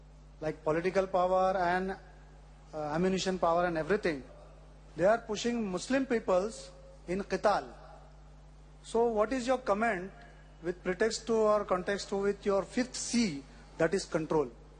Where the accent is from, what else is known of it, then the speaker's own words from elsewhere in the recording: Nashik, Maharashtra, India; English is a second language; I am from Nasik. I am in a government job.